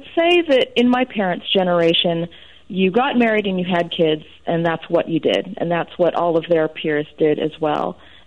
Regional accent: San Francisco, California, United States; I grew up in San Francisco, and we did not live in a Chinese part of town, even though we went to Chinatown on the weekends

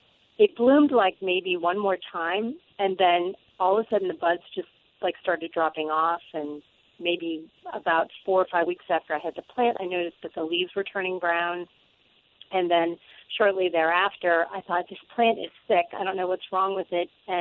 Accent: Sewickley, Pennsylvania, United States; I'm actually from Sewickley, Pennsylvania.

